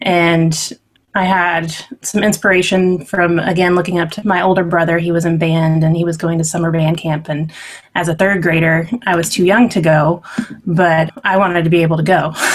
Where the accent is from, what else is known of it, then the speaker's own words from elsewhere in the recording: Chattanooga, Tennessee, United States; also born or lived in North Carolina / Florida / Texas; Well, I grew up here in Chattanooga, but then when I went away to college, I ended up in North Carolina. And then I pursued my graduate degree at Florida State University. And then from there, I ended up in Texas